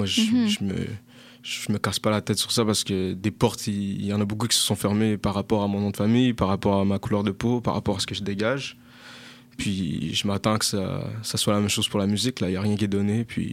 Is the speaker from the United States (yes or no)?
yes; United States; now in Quebec, Canada; parce que je suis américain, on va pas se le cacher. Mais dans un américain, dans moi, il y a de l'africain, du rwandais, puis il y a de la France, là, on est au Québec